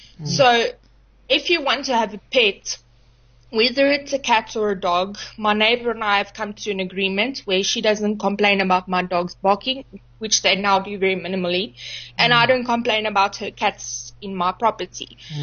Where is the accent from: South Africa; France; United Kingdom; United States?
South Africa; Johannesburg, Gauteng; now in Nelspruit, South Africa; I'm not from Nelspruit originally. I came from Joburg.